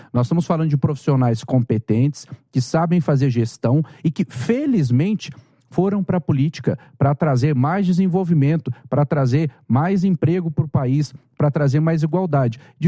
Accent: Minas Gerais, Brazil; Eu sou mineiro, você vai falar no meu lugar.

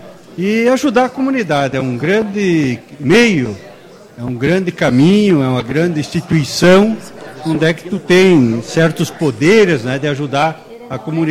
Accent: Frederico Westphalen, Rio Grande do Sul, Brazil; E nós somos de Frederico, né?

